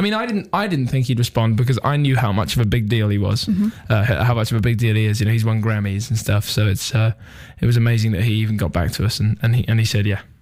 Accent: England, United Kingdom; I like my home country as much as anything else.

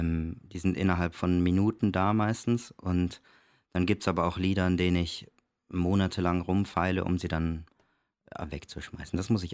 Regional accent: Tübingen, Baden-Württemberg, Germany; also born or lived in Gelsenkirchen / Denmark; Also ich bin in Gelsenkirchen geboren, habe dann einige Jahre in Dänemark gelebt und habe dann in Tübingen Abitur gemacht.

